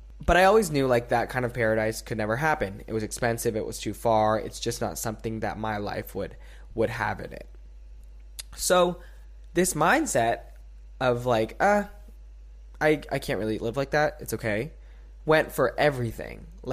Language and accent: English; San Francisco, California, United States; also born or lived in Princeton; I was born in Princeton, New Jersey, but I was raised in San Francisco. And raised in San Francisco, I mean, I lived in a garage in San Francisco.